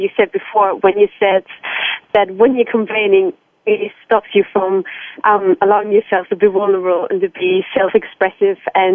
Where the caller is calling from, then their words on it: London, United Kingdom; I'm calling in from London.